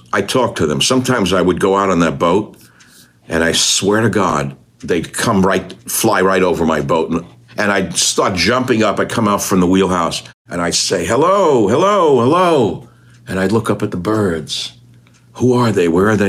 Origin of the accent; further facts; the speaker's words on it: New York, United States; moved away as an adult; So I come from New York. I buy this sailboat.